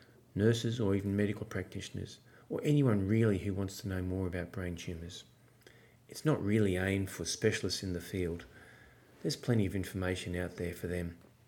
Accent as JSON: {"language": "English", "town": "Brisbane", "region": "Queensland", "country": "Australia", "said": "I'm from Brisbane, Australia"}